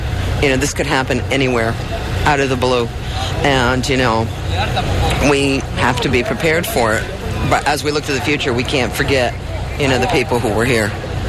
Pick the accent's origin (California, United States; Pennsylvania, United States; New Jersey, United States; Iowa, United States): Pennsylvania, United States; I'm from Pennsylvania.